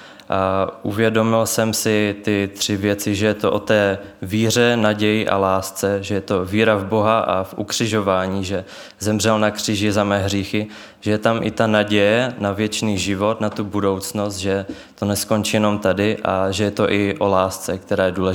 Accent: Olomouc, Olomouc Region, Czechia; jsem z Olomouce a možná jste zaslechli celé moje jméno

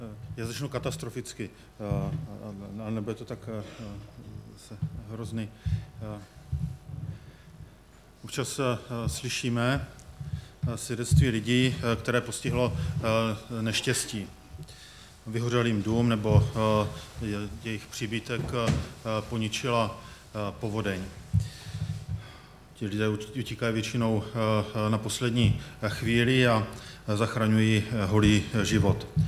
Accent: Velká Bíteš, Vysočina Region, Czechia; born there; tady je Velká Bíteš, to je moje rodné město.

